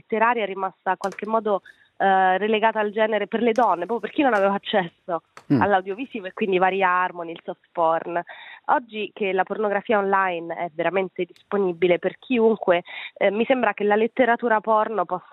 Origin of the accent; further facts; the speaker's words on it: Calabria, Italy; sono cresciuta nella Calabria degli anni 90, ero una ragazzina